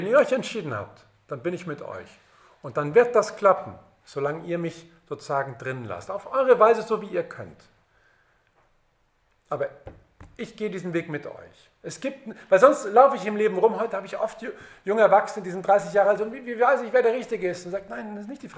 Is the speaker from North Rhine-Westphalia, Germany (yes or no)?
no; Bavaria, Germany; in China ich bin Bayer, ja, in China, also ich sage ja hier China oder China